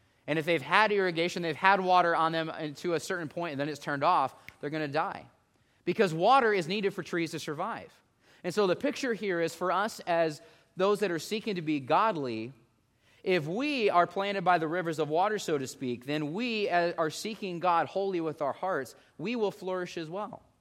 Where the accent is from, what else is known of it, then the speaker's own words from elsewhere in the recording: Illinois, United States; Now, I think where I grew up in Illinois, we had a lot of trees.